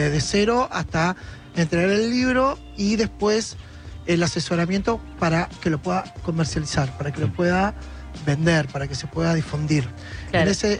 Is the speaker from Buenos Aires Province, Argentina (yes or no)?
yes; Pilar, Buenos Aires Province, Argentina; Sí, soy del Partido de Pilar